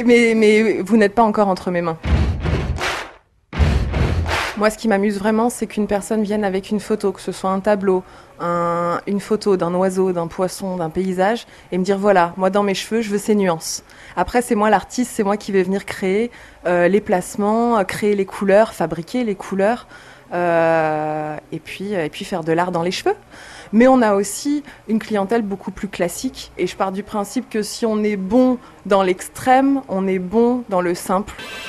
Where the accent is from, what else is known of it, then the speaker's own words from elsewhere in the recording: Versailles, Île-de-France, France; now in Paris, France; Moi, j'ai été élevée à Versailles avec une éducation très religieuse. Quand je suis partie à 17 ans de chez mes parents, je suis arrivée à Paris et j'ai découvert la vie.